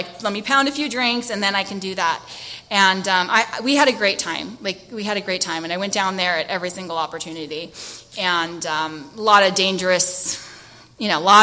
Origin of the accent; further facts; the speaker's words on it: San Diego, California, United States; And I grew up here in San Diego.